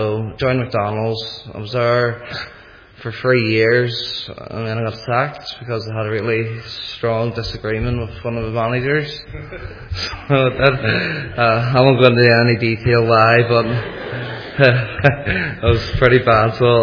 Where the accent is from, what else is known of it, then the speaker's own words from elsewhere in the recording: Monkstown, Northern Ireland, United Kingdom; So I was brought up in Monkstown, living with my nanny and my granda.